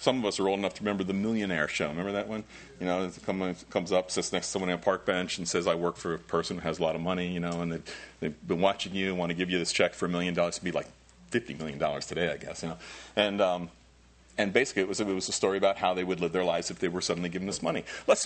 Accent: New Jersey, United States; I'm from Jersey.

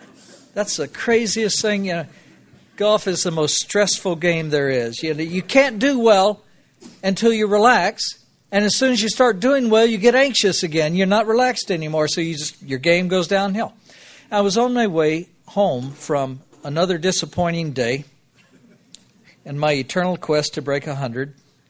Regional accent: Dallas, Texas, United States; I was born and raised in Dallas, Texas, like I said, and I was raised in a Jewish family, but they were not a religious family.

